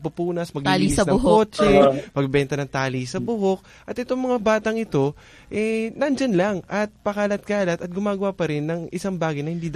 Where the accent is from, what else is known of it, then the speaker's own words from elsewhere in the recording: Manila, Metro Manila, Philippines; kami ni Bianca, taga Maynila, taga Metro Manila kami.